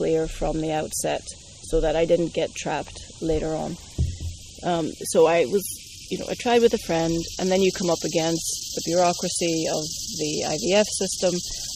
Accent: United States; now in Ireland; being an American citizen living in Ireland, I didn't know if I would ever want to move home.

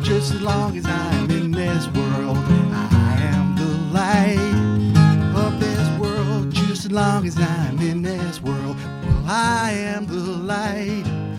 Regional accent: New York City, New York, United States; now in Hudson, United States; Well, I grew up in New York City.

